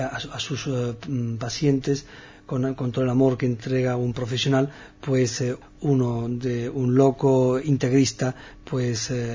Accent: Morocco

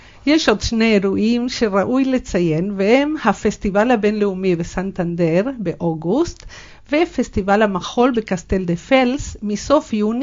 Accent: Hadera, Haifa District, Israel; אני מחדרה.

